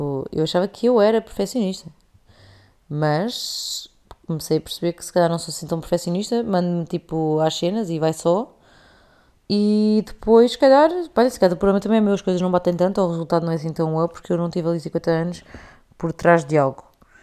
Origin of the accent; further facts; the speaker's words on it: Porto, Portugal; born there; Eu nasci em Campanhã.